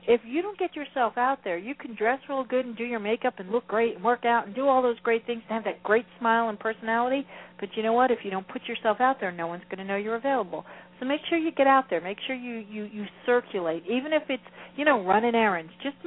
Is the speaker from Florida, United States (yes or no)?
yes; Florida, United States; I'm from Florida and we like to go to the beach, so dude.